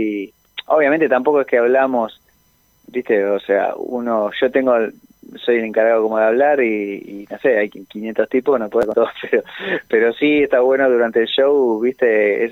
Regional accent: Mar del Plata, Buenos Aires Province, Argentina; Yo aquí en mi ciudad natal.

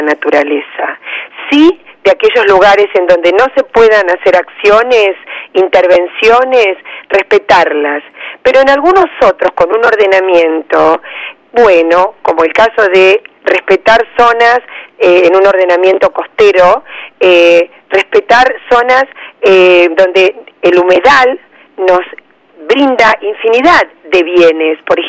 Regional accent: La Plata, Buenos Aires Province, Argentina; now in Bahía Blanca, Argentina; Yo no soy oriunda de Bahía Blanca, llevo 30 años aquí, soy platense

